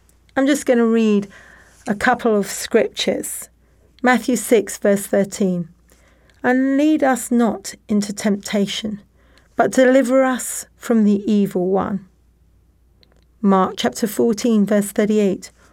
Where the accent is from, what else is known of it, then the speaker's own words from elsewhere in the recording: India; I had watched God supply our needs again and again as a child, whilst growing up in India as a daughter of missionary parents.